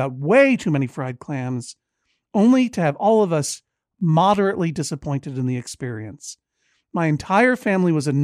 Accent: Brookline, Massachusetts, United States; That's one letter short of Brooklyn in my hometown, Brookline, Massachusetts. Just a block and a half from my old stomping grounds of Redacted Elementary School.

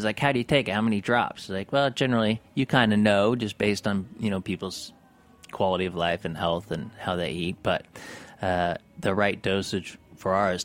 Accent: Mammoth, California, United States; I grew up in Mammoth

